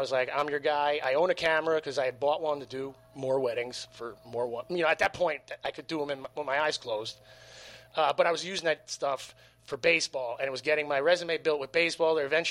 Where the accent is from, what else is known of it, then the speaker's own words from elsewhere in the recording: New Jersey, United States; Bergen County, right over the bridge.